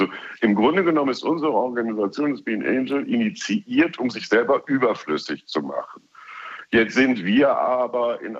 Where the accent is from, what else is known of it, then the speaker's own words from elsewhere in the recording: Germany; Also ich bin ja Deutscher, aufgewachsen in Frieden und kein Krieg und nie.